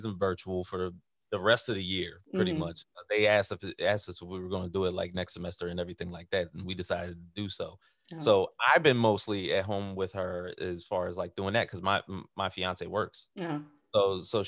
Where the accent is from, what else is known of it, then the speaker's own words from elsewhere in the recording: Cape May, New Jersey, United States; I grew up in South Jersey in a very, very small town on the tip, the end of New Jersey, called Cape May.